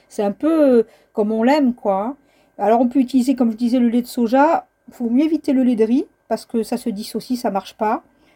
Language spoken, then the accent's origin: French; France; en tout cas chez nous en France